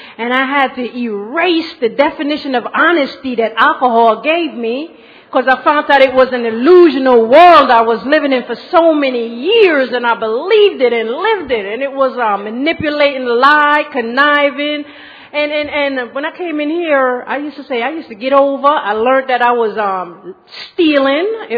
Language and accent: English; Bronx, New York, United States; I'm from Bronx, New York, as a matter of fact.